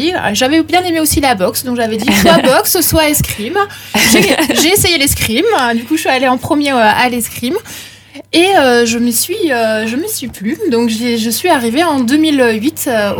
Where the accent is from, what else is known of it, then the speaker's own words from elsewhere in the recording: Bourgogne-Franche-Comté, France; now in Villefranche-de-Rouergue, France; Alors, moi, je ne suis pas originaire de l'Aveyron, je suis originaire de Franche-Comté, et je suis venue par amour en Aveyron, à Villefranche.